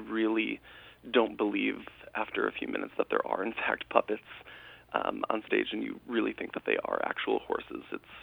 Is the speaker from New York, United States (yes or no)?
yes; Albany, New York, United States; also born or lived in Loudonville; Yes. I grew up in Albany and Loudonville, and it's going to be really, really nice to be coming back to the area.